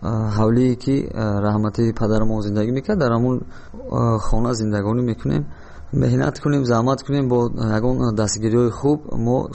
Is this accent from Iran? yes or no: no; Dushanbe, Tajikistan; من 5 ژانویه سال 1990 در شهر دوشنبه به دنیا آمدم.